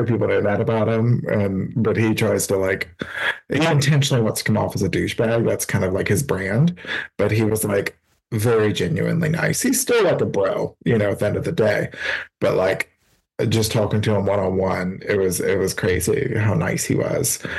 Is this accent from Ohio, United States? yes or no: no; Austin, Texas, United States; from Austin, Texas